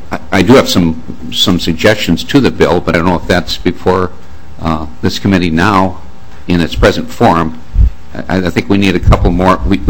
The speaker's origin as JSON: {"language": "English", "town": "Rochester", "region": "Minnesota", "country": "United States", "said": "But I'm a lawyer from Rochester."}